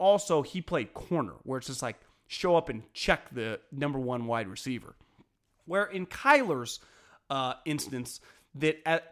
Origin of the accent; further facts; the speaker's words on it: California, United States; There's no chance, and I'm from the Bay, and I watched basically every game Christian McCaffrey ever played at Stanford.